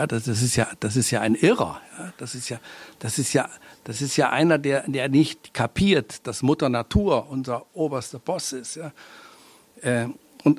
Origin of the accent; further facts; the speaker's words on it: Lake Constance, Germany; Ja, natürlich, ich bin am Bodensee aufgewachsen.